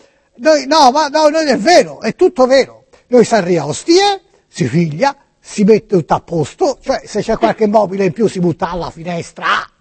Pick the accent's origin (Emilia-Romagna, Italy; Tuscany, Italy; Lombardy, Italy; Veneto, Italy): Tuscany, Italy; Florence; Sono toscano e me ne vanto. E vorrei farti la rima perché noi a Firenze si dice son toscano e me ne vanto e di culo tanto.